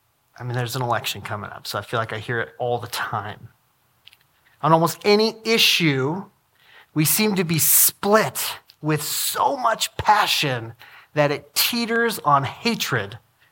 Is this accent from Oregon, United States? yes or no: yes; Albany, Oregon, United States; You may not know this, but I grew up in Albany, Oregon, 18 years till I went to college in Reading.